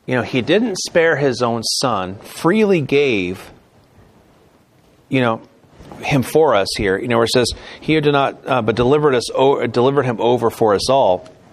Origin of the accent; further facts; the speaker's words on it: Maine, United States; My vote, because I grew up in Maine. I loved water out of the hose. My home in Maine was 10 miles away from Poland Spring.